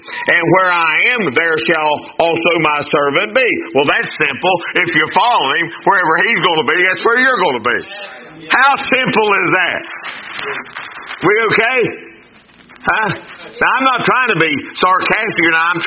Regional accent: Winona, United States; Listen, I'm from Winona and I got that much figured out.

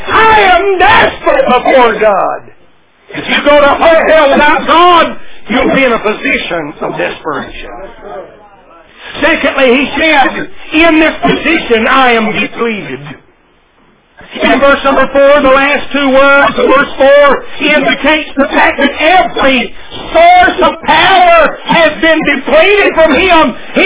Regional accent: Tennessee, United States; one of those mountains that I grew up in East Tennessee where the laurels grow thick

